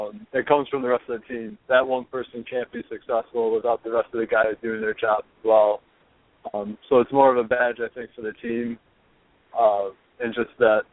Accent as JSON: {"language": "English", "town": "Syracuse", "region": "New York", "country": "United States", "said": "I mean, I'm from Syracuse, New York."}